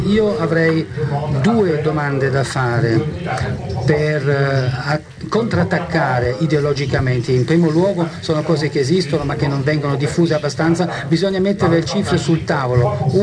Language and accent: Italian; southern France, France; Italian is a second language; in quanto comunista francese in un paese dove l'estrema destra aumenta, poi vengo dal sud della Francia dove è ancora peggio.